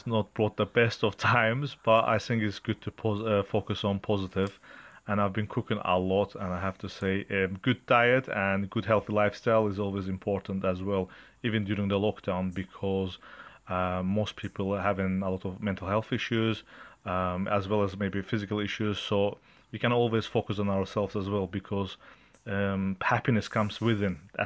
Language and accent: English; Glasgow, Scotland, United Kingdom; I'm from Glasgow.